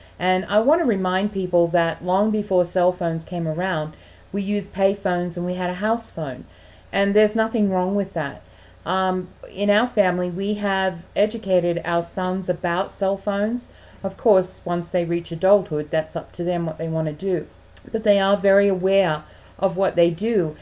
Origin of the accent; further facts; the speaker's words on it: Australia; moved away as an adult; now in United States; I do want to say, though, as an Australian who has been legal resident in this country for 23 years, I came here to America because of your constitution